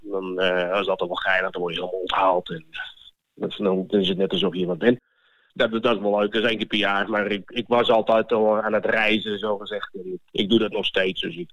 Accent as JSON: {"language": "Dutch", "country": "Netherlands", "said": "Het zijn mensen zoals ik als Nederlander in de lodge kom, maar zo heb je het ook uit het Midden-Oosten vandaan en het Verre Oosten."}